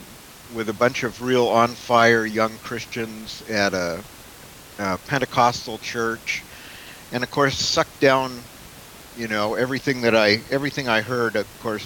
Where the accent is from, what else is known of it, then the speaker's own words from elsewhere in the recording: Tacoma, Washington, United States; also born or lived in Germany; Actually, you know, I was born in Tacoma.